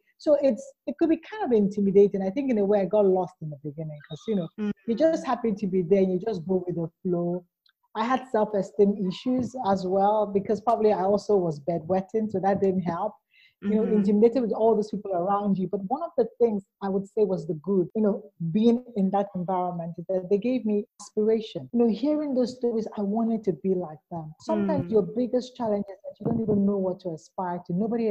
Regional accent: Lagos, Nigeria; also born or lived in Ajegunle; I spent the first 27 years of my life living in one of the lowest slums of Lagos, Nigeria. So I grew up in the part of town called Ajegunle. It's like a slum.

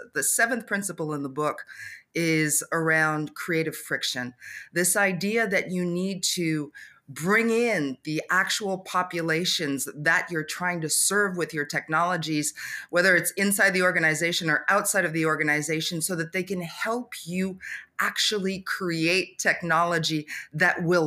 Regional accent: New York, United States; born there; also born or lived in Canada; I was born in New York. I grew up partially in the United States and partially in Canada. My mother was French Canadian. And so moving from the US to Canada, all of a sudden I had to learn French and forget my English.

